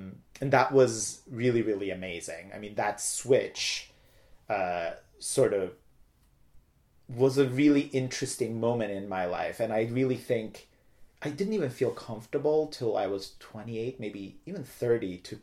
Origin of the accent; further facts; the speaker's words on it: Izmit, Kocaeli, Turkey; I was born and raised in Turkey, in this town called İzmit, which is about an hour east of Istanbul. And I say it's sort of like the Trenton of Turkey. It's gray, industrial. It's a real city, but it's right next to Istanbul